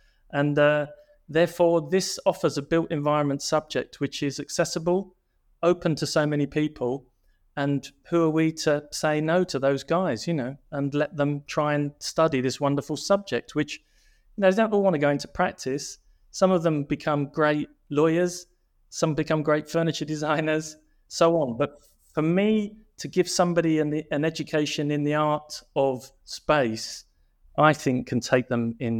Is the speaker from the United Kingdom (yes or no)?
yes; London, United Kingdom; now in Manchester, United Kingdom; I was trained as an interior designer, both at degree level and master's level as well, both in Manchester of all places, although I'm from London.